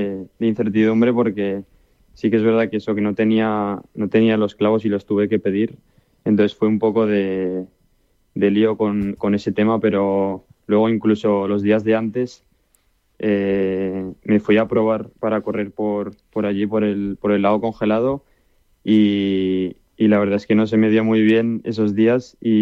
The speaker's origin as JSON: {"language": "Spanish", "town": "Zaragoza", "region": "Aragon", "country": "Spain", "lives_now": "Sweden", "said": "la bandera del Real Zaragoza, que es la ciudad de donde vengo. Y orgulloso, la verdad."}